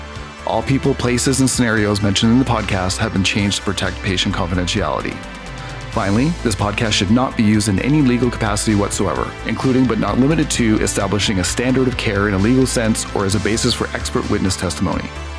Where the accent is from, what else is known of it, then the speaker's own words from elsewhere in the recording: Canada; as a Canadian